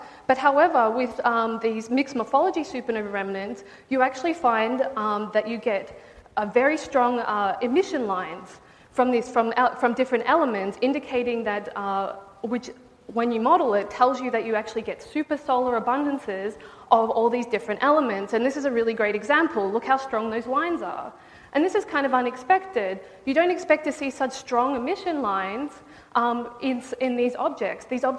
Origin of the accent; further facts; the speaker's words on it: Australia; as I'm Australian, I'm not gonna pronounce everything because we like to shorten words.